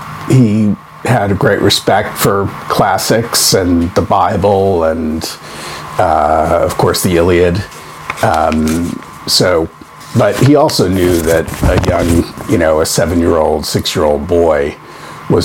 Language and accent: English; Utica, New York, United States; now in Berkeley, United States; I live in Berkeley, California. I'm from Utica, New York, in northern New York State.